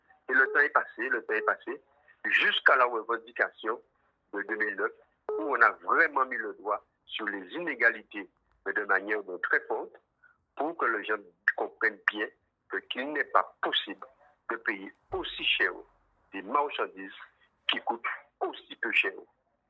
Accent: Guadeloupe; Je suis Guadeloupéen, natif natal.

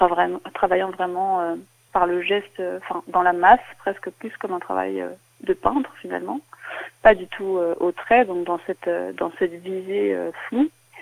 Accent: Paris, Île-de-France, France; je suis française, j'ai grandi à Paris, j'ai fait 2 années de classe préparatoire à Paris après le baccalauréat, avant d'intégrer l'école de la Cambre à Bruxelles en Belgique

